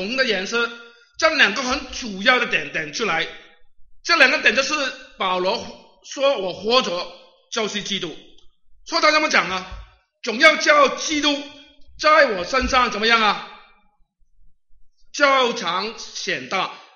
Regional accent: Guangdong, China; Chinese is a second language; 我是广东人啊，你一听我的普通话也知道了

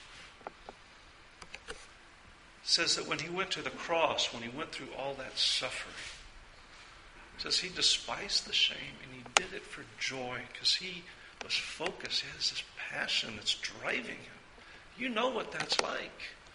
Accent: Texas, United States; Now, I am not Chinese. Neither is my wife. I'm from Texas.

